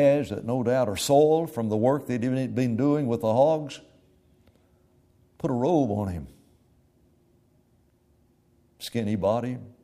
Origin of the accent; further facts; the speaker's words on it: Alabama, United States; I belong to Christ. I'm an Alabamian. That's where I'm from. I'm a Christian. I'm from Christ.